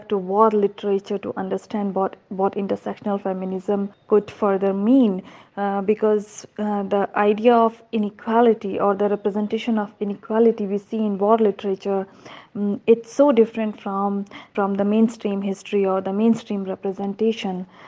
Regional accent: India; and I'm from India.

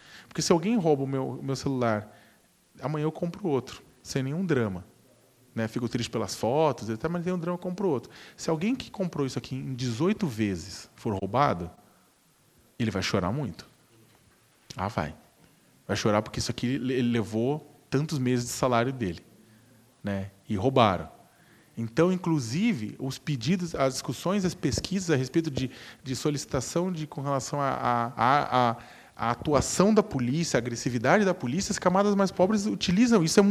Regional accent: São Paulo, Brazil; moved away as an adult; Eu cresci no Campo Limpo, que é um bairro da periferia de São Paulo. Eu saí de lá depois de adulto. Eu cresci lá.

